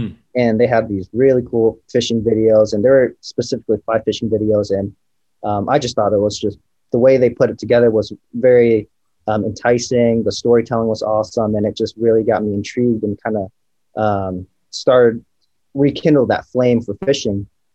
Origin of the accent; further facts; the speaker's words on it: Michigan, United States; now in California, United States; I grew up in Michigan. So, you know, that's all everyone do up there is they either fish or they hunt.